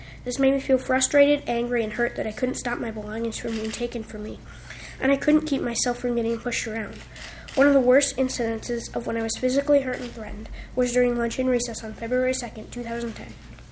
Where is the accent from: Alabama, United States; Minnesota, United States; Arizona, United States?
Minnesota, United States; Forest Lake; I'm from Forest Lake.